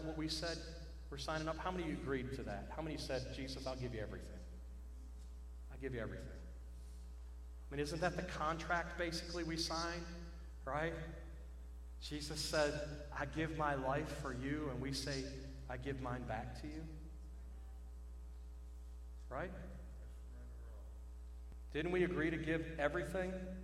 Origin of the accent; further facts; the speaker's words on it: Michigan, United States; now in Louisiana, United States; I was born and raised in Michigan, but I don't know. I can play golf year-round here in Louisiana.